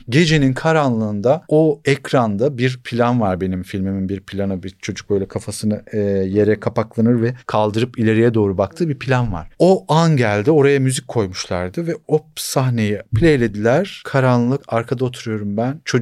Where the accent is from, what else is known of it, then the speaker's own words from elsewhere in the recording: Malatya, Turkey; ben Malatyalıyım.